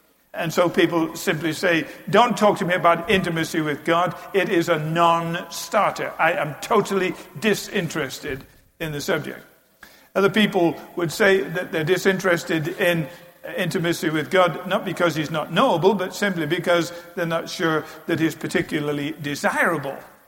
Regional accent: United Kingdom; I'm British.

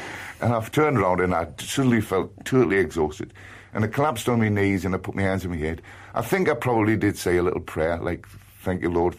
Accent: England, United Kingdom; I said, I'm from England, I'm going home in the morning, I would like to meet you.

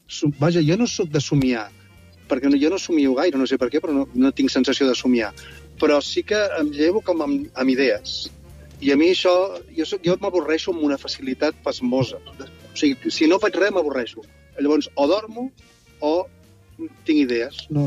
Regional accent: Badalona, Catalonia, Spain; Platja, jo soc de Badalona, platja.

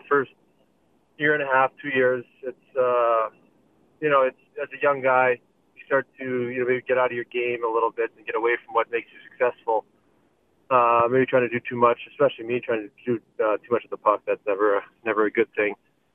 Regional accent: Saskatoon, Saskatchewan, Canada; I'm from Saskatoon

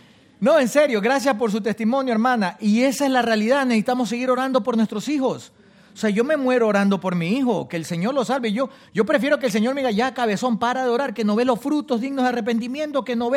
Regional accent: Ecuador; Porque mi mamá fue alcanzada con el evangelio por medio de unos misioneros en mi país, Ecuador.

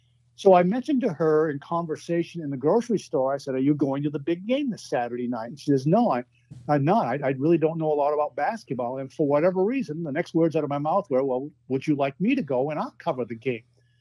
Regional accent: Dover-Foxcroft, Maine, United States; So I came back to my hometown, needed a job to pay off my college debt, and took a job at the A&P grocery store on North Street in Dover, Foxcroft.

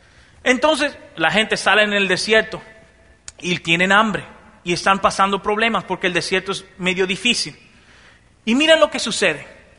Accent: Mexico; bueno, en México, mi tierrita, qué buena estaba la cosa

